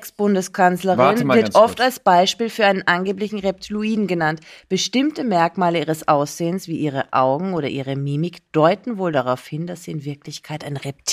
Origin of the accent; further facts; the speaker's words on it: Austria; Und ich bin Österreicherin.